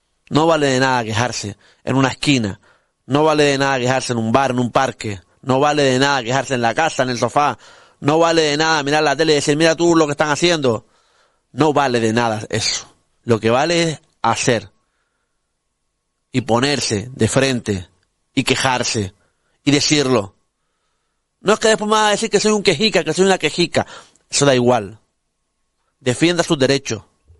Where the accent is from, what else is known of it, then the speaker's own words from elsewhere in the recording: Morro Jable, Canary Islands, Spain; yo encantado de que mi pueblo, Morrojable, o el sur de la isla de Fuerteventura, pueda expresarse libremente en esta emisora